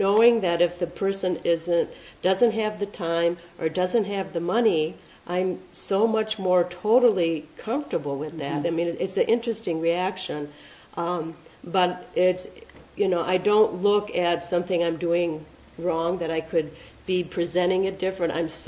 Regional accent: United States; being an American and only second-generation American, I don't have that lineage behind me of a traditional craft or art or even culture.

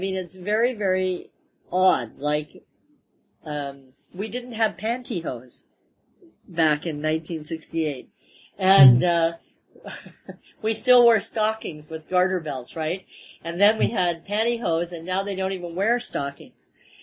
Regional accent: United States; And my first reaction as an American was to get in our cars

